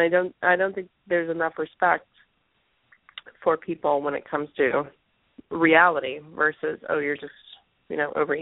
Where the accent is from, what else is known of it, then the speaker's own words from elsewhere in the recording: the South, United States; And I grew up in the South, and everything was Crisco.